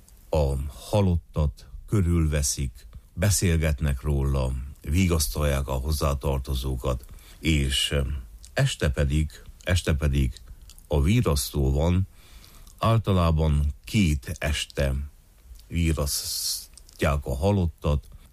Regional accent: Homoródalmás, Harghita, Romania; Mi szülőfalunkban, Homorodalmáson, mi a falu egyik felében, felső felében lakunk

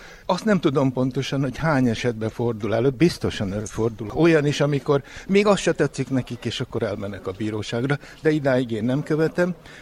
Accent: Budapest, Hungary; born there; Budapestről jöttem. Én ott is születtem. A munkám nagyobbik részét Budapesten is végeztem. Jelenleg is Budapesten dolgozok, bőven nyugdíjasként, 81 évesen.

